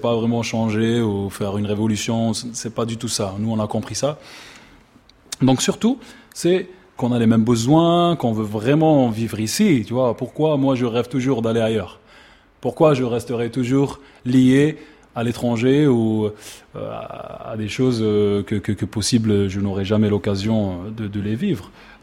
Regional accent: Oran, Oran Province, Algeria; Oui, je suis de Ouharn.

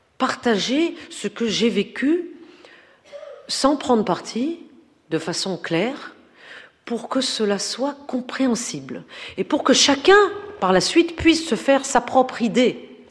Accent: France; Moi, je ne suis ni russe, ni tchétchène, ni irakienne, ni afghane, ni syrienne. Je suis française.

